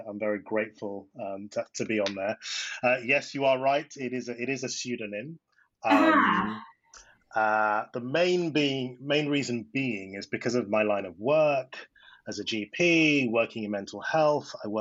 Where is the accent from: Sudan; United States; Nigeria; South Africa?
Nigeria; So I am Nigerian. I have a very Nigerian name